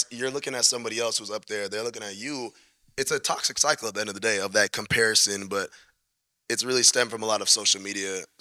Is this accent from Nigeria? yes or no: yes; Nigeria; You know, obviously we're Nigerian, we've been listening to that shit since we've been young, literally we've been youth.